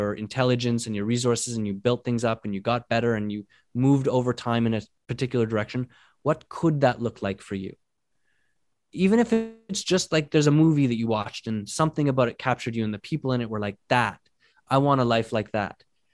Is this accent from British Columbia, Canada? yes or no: yes; Vancouver, British Columbia, Canada; I grew up in Vancouver and it would rain for 3 or 4 weeks at a time.